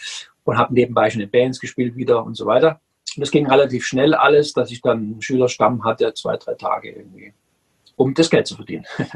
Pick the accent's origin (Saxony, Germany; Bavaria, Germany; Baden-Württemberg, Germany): Saxony, Germany; Dresden; born there; ich bin im Osten geboren, in Dresden damals